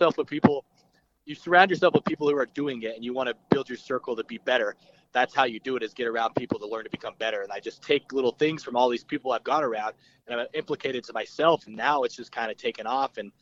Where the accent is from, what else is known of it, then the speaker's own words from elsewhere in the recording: Salt Lake City, Utah, United States; especially in my hometown, because I'm proud of what I've done with Salt Lake and what I'm going to do, you know.